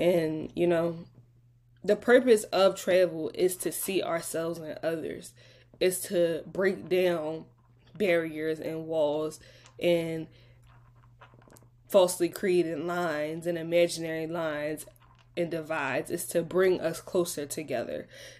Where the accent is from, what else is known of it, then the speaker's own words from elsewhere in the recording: Philadelphia, Pennsylvania, United States; And mind you, I grew up around all black people. I'm from Philly, but it is a different experience when you cross an ocean